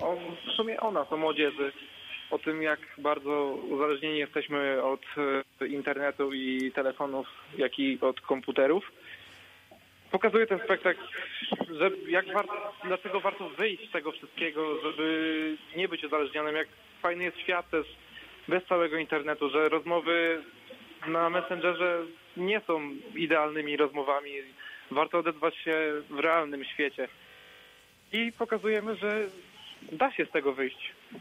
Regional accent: Gorzów Wielkopolski, Lubusz Voivodeship, Poland; Jestem uczniem zespołu szkół ekonomicznych w Gorzowie. Urodziłem się również w Gorzowie.

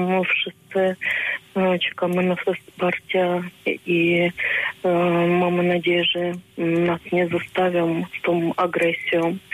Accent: Ukraine; Jesteśmy z naszym narodem, z naszym krajem i wspieramy wszystkich.

